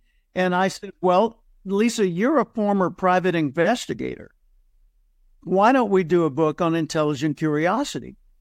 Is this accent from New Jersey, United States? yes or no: no; Little Rock, Arkansas, United States; born there; Yeah, I was born in Little Rock, Arkansas, and my dad was a telephone repairman